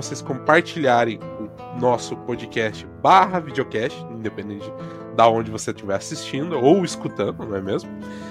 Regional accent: Curitiba, Paraná, Brazil; aqui como um bom curitibano, eu preciso lutar, porque o meu povo não vai ficar calado

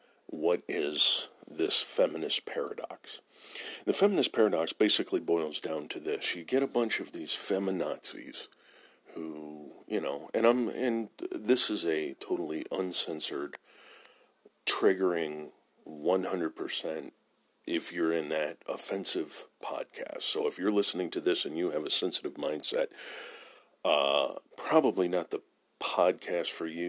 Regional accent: San Diego, California, United States; I did move back to California. I grew up in San Diego originally. I'm back in San Diego because of family. I needed to move back. So I am in SoCal from now on

